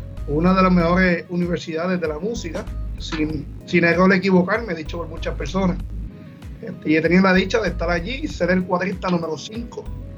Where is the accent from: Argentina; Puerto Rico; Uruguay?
Puerto Rico; Humacao; estoy en mi pueblo, en Humacao, nacido y criado aquí en Humacao, específicamente donde se celebra el Festival de La Pana. Llevo ya 35 años